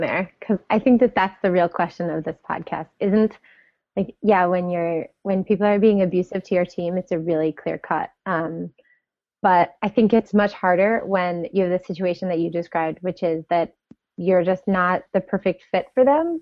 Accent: New York, United States; Well, I'm from New York. That's like close.

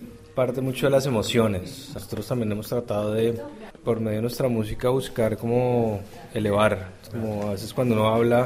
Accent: Colombia; Como ponerla en nuestro lenguaje, que somos colombianos del 2014.

